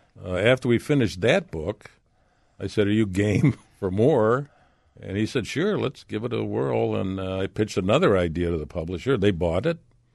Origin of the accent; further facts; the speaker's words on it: Pittsburgh, Pennsylvania, United States; born there; moved away as an adult; I was born in the Pittsburgh area, but came here finally at 18 for the second time to go to school.